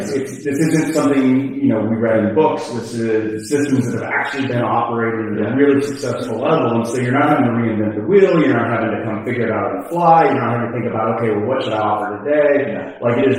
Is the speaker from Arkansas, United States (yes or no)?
no; Florida, United States; looking forward to getting back to my home state, Florida.